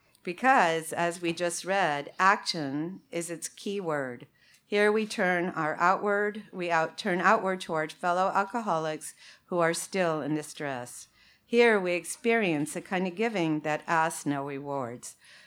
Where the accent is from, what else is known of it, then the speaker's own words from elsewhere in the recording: Arizona, United States; this morning I'm being joined by Barbara and Ginger, and we're all from Arizona.